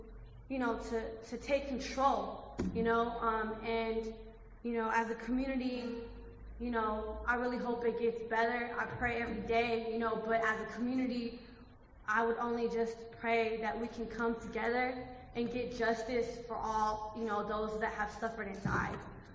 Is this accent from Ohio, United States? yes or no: no; Oakland, California, United States; we lived in Oakland. I'm from Oakland.